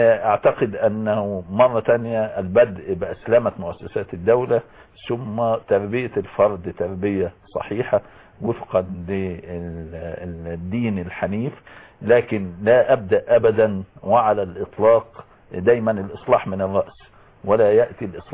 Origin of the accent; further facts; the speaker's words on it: Egypt; احنا كمصريين